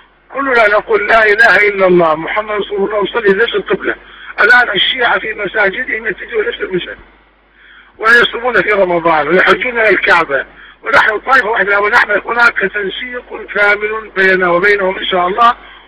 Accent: Iraq; نحن عراقيين فقط

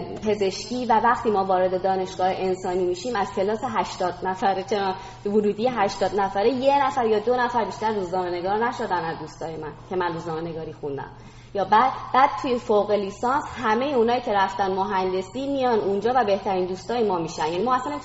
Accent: Iran; سلام، من از ایران میام.

